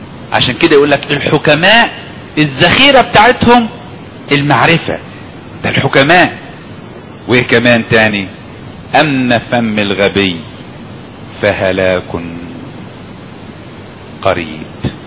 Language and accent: Arabic; Upper Egypt, Egypt; عشان كده يقولك حتى في مثل عندنا في الصعيد